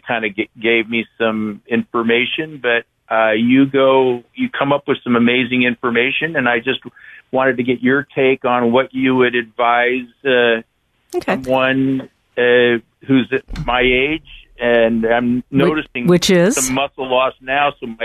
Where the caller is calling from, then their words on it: Santa Cruz, California, United States; Santa Cruz.